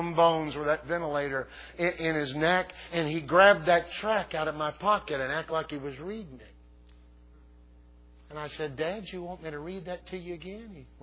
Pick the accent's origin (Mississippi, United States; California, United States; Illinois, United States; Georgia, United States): Mississippi, United States; if I was preaching nearby my hometown in Mississippi.